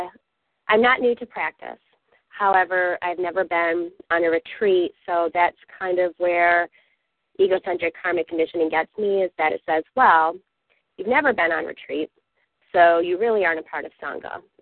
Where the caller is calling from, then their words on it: Michigan, United States; I'm calling from Michigan.